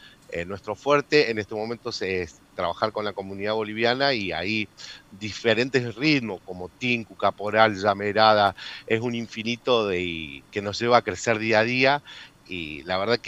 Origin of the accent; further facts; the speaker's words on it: Neuquén, Argentina; now in Córdoba, Argentina; ante todo siempre decimos que somos una banda cordobesa, amén de que somos de distintas latitudes. Yo, por ejemplo, soy neuquino